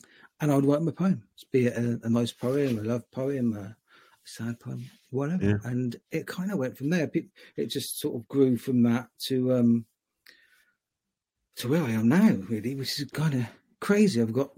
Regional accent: Melksham, South West England, United Kingdom; now in Trowbridge, United Kingdom; I grew up in Melksham, so not far from where I am now. I'm in Trowbridge

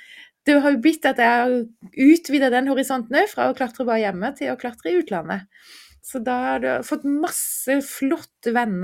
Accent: Kristiansand, Agder, Norway; Jeg har vokst opp i Kristiansand, og bodde da på en liten fjelltopp, så jeg begynte å klatre.

